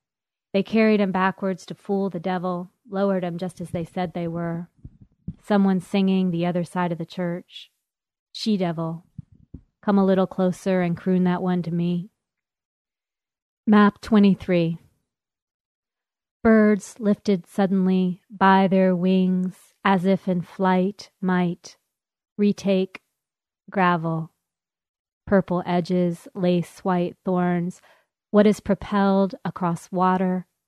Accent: the South, United States; accent: Southern; And if I'm really relaxed, you'll hear my Southern accent come through.

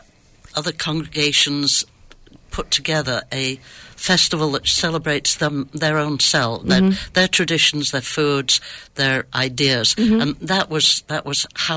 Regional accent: England, United Kingdom; I grew up in England, and we go to the football games.

